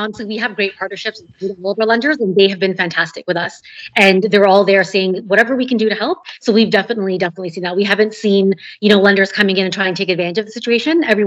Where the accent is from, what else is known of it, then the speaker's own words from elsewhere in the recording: Scotland, United Kingdom; So I'm definitely from Scotland.